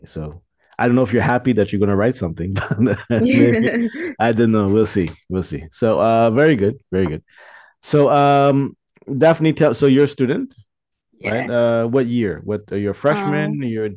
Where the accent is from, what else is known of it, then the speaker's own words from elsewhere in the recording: Toronto, Ontario, Canada; also born or lived in Ottawa; now in Hualien, Taiwan; I was born in Canada. Yeah, I was born in Ottawa, then I moved to Toronto. So yeah. So and now I live in Hualien.